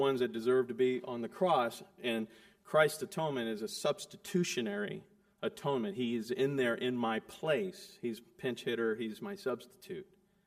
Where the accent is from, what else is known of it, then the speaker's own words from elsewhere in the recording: California, United States; Growing up in Central California, I think all the raisins, actually, any raisin you have came from where I grew up.